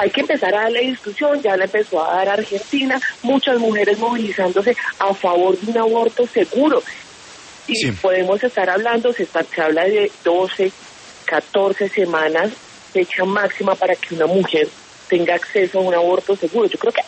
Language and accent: Spanish; Colombia; ese es uno de los graves problemas que tenemos como sociedad colombiana.